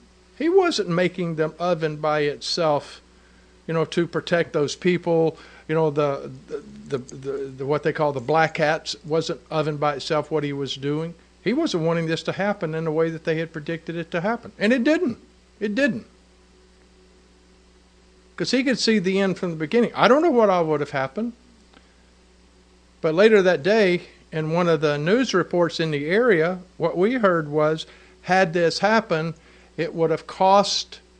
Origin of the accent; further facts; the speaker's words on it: United States; And I'm looking at it as an American, and I'm saying, there's no way I would fight for it.